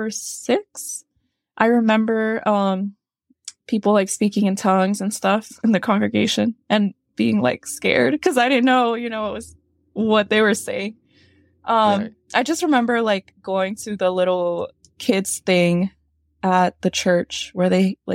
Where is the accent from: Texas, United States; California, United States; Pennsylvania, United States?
California, United States; Sacramento; I grew up in Sacramento in California.